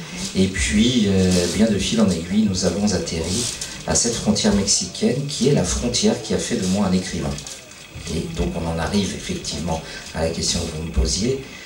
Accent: France; born there; Vous l'avez dit, je suis né en France.

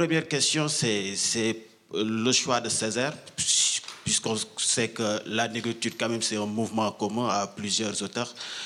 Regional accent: Senegal; je viens du Sénégal

